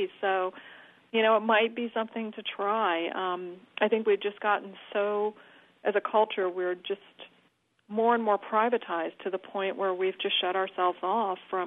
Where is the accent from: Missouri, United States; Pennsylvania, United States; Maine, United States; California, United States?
California, United States; Because, you know, I'm from the Bay Area.